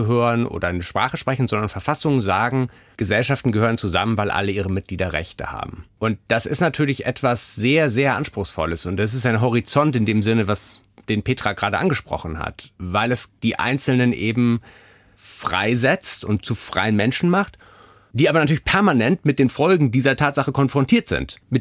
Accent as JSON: {"language": "German", "region": "Hamburg", "country": "Germany", "tie": "born or raised there", "said": "Ich bin in Hamburg aufgewachsen"}